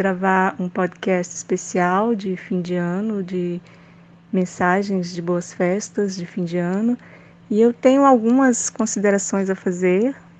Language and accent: Portuguese; Brazil; Quero agradecer também, como brasileira